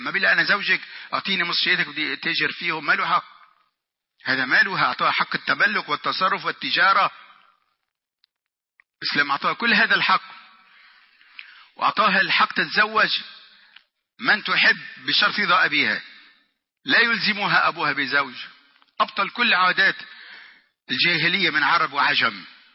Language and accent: Arabic; Tripoli, North Governorate, Lebanon; عندنا في طرابلس في لبنان